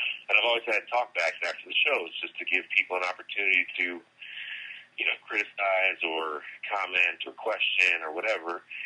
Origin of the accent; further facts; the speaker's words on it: Evanston, Illinois, United States; also born or lived in Chicago; when I was growing up in Chicago and Evanston, you know, first getting into theater